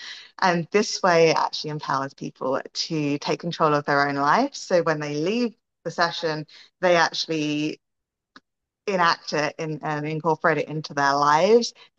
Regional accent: England, United Kingdom; Growing up in England

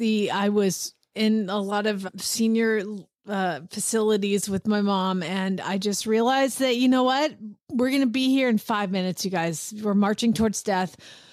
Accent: Atlanta, Georgia, United States; But I will tell you, I'm from Atlanta and I've been to concerts.

